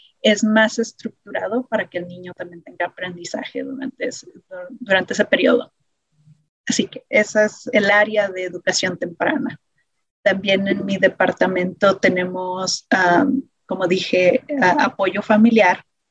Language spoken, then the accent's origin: Spanish; Chihuahua, Mexico; now in Denver, United States; Y soy originaria de Chihuahua, México, pero he vivido en el área de Denver por ya casi 27 años.